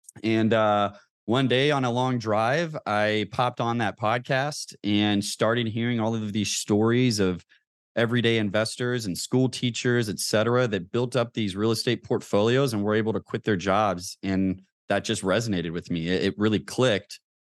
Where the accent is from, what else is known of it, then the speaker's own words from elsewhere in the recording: Kentucky, United States; moved away as an adult; now in San Diego, United States; I grew up in Kentucky and, moved out to California after joining the Navy.